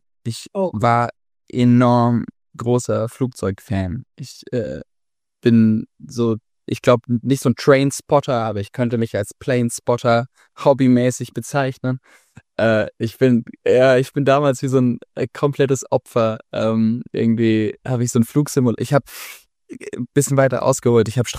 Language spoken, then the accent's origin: German; Baden-Württemberg, Germany; wir machen ja bei uns im Schwabenland, wo ich herkomme, eher so Spätzle.